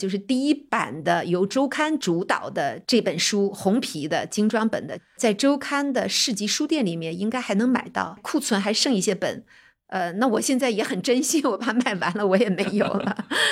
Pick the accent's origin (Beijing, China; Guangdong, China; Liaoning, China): Liaoning, China; Dalian; 可能因为本身我就是东北人，因为他就讲到从东北一点点流亡嘛，特别是辽宁，